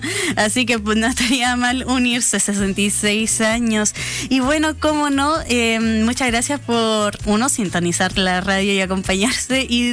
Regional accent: Osorno, Los Lagos, Chile; Soy de Osorno y con mucho orgullo.

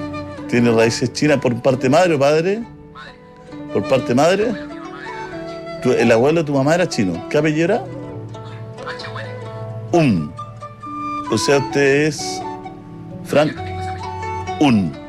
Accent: Rengo, O'Higgins, Chile; Soy de Rengo.

